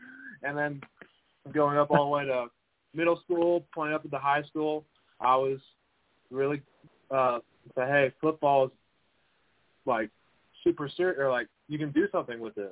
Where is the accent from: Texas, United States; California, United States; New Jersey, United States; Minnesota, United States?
Texas, United States; San Angelo; I played my last two at 2 years of eligibility at Angelo State, my hometown college.